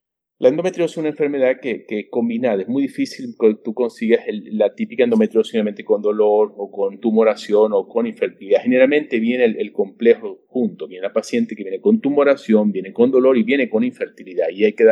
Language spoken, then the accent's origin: Spanish; Venezuela; soy de Venezuela, me encuentro en la soleada ciudad de Maracaibo.